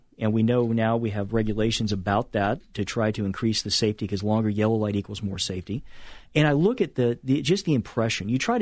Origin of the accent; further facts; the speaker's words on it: Brunswick, Georgia, United States; I got an inside track on this actually from my hometown of Brunswick